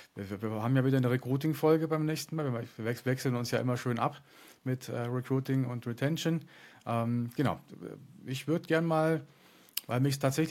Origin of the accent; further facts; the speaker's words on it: Bavaria, Germany; Jetzt kommen wir ja beide aus München oder zumindest ich aus der Region